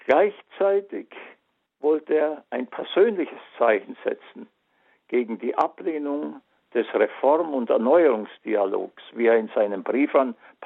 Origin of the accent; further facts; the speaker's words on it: Munich, Bavaria, Germany; Ich musste erleben als Kind die Bomben auf meine Geburtsstadt München